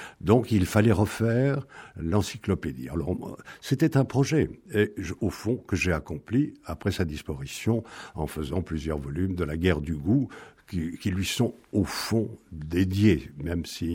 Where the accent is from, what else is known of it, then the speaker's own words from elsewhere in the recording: Bordeaux, Nouvelle-Aquitaine, France; Moi, je viens de Bordeaux, donc quand j'ai vu ça à l'âge de 12 ans